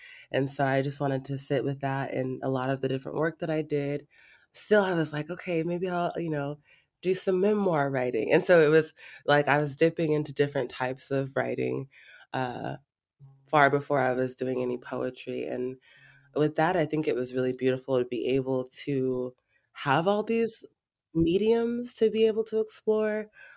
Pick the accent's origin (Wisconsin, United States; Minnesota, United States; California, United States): California, United States; Fresno; Yeah, so I grew up in Fresno, California, Central Valley, California, with my mom and my brother.